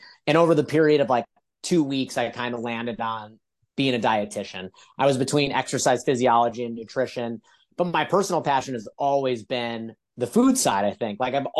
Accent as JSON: {"language": "English", "region": "Wisconsin", "country": "United States", "tie": "born or raised there", "said": "So I'm from Wisconsin originally, born and raised."}